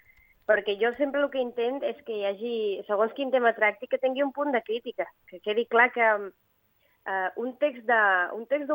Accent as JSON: {"language": "Catalan", "region": "Balearic Islands", "country": "Spain", "said": "I el que jo sé, doncs, casualment, és la idiosincràsia d'Eivissa i Formentera i turisme."}